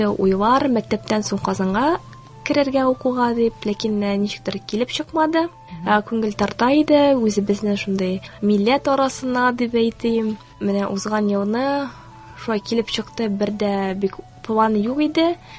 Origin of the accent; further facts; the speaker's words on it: Shalkar, Aktobe Region, Kazakhstan; Я мин Казахстаннан, Ахтубе өлкәсендә, кичкенә генә Шаукар шәһәрендә туып үстем.